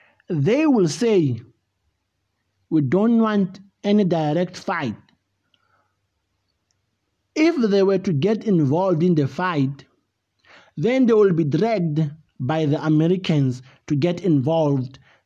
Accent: South Africa; I'm from South Africa.

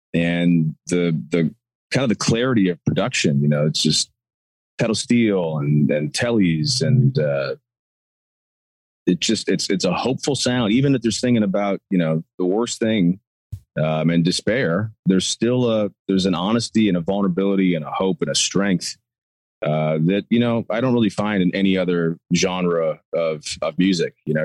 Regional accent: Cleveland, Ohio, United States; Yeah, I grew up in the suburbs of Cleveland.

